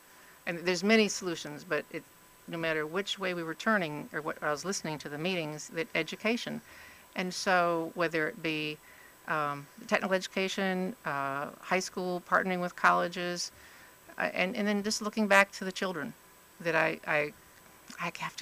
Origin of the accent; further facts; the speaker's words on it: Minnesota, United States; And even though I grew up in Minnesota, it still gets cold here to me.